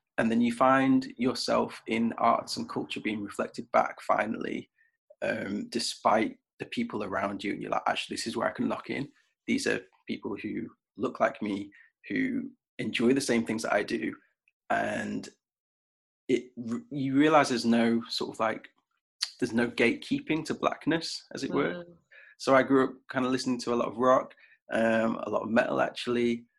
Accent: North West England, United Kingdom; I grew up in Merseyside, so like near Liverpool, and it was very much a white majority town where I grew up.

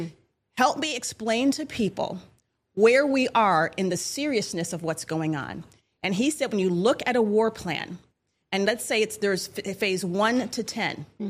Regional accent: Michigan, United States; Yes, where I grew up in Michigan.

